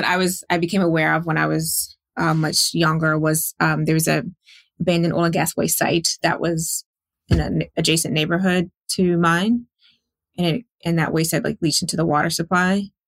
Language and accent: English; Houston, Texas, United States; I mean, I grew up in Houston. It is an energy town.